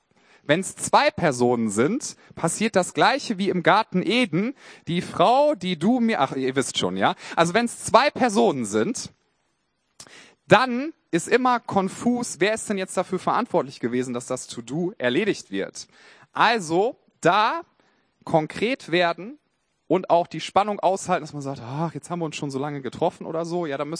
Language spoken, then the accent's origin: German; Hamburg, Germany; Und dann zu sagen, ja, ich komme aus Hamburg, ne?